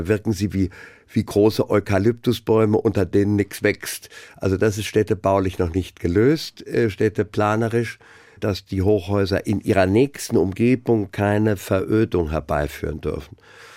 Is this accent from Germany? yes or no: yes; Frankfurt, Hesse, Germany; Ich bin in Frankfurt geboren, ich bin hier einfach leben geblieben und auch nicht ohne Grund.